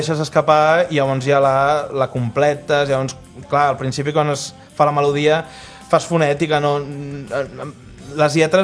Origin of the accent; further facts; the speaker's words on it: Centelles, Catalonia, Spain; nosaltres som de Centelles, però jo per exemple treballo a Barcelona, llavors clar, estic durant la setmana allà